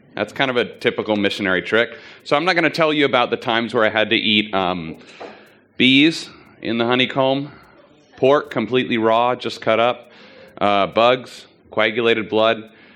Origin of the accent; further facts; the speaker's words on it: San Diego, California, United States; now in Australia; We're from Southern California in the States. We're from San Diego area.